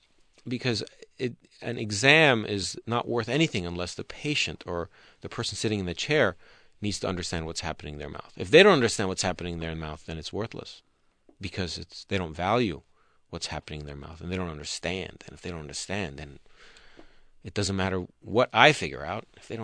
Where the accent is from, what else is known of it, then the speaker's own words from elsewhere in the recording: Saudi Arabia; born there; first language Turkish; English is a second language; Well, I was born with speaking Turkish because my family is Turkish. But I was born in Saudi Arabia to a Turkish family, so I spoke Arabic.